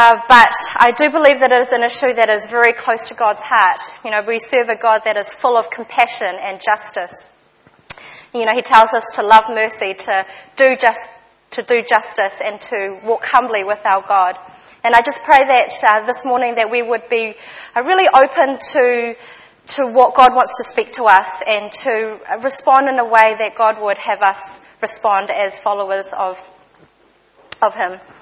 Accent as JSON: {"language": "English", "region": "Auckland", "country": "New Zealand", "tie": "born or raised there", "said": "So I was born and raised here in Mount Roskill, actually, so not far from here."}